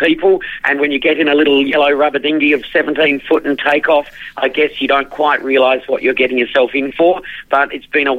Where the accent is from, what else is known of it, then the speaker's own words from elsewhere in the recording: Tasmania, Australia; it's ironic that we're in Strawn, only 130 miles from Mick and my hometown, and we can't get round the corner of Tasmania.